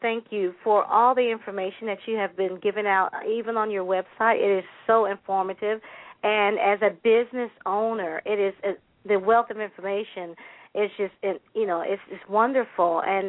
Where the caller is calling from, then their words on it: Atlanta, Georgia, United States; I'm from Atlanta.